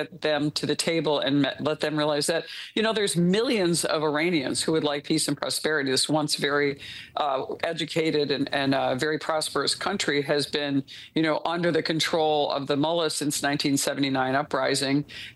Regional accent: New York, United States; I come from New York State, where you know, we have a late-term abortion state.

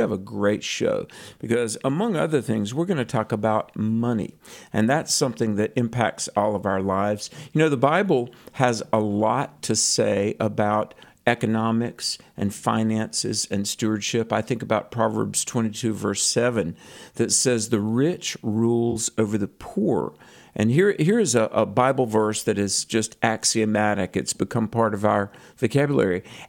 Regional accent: North Carolina, United States; And in fact, in my home state of North Carolina, a 100-year-old bank went out of business.

